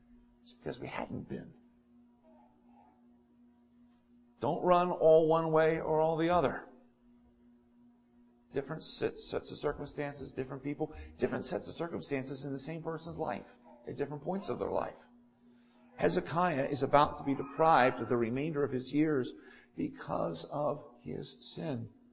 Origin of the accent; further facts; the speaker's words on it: Pennsylvania, United States; Where I grew up on the Delaware Canal, there are, right by my grandparents' home, there are some old stone work from what was once a little bridge over a creek.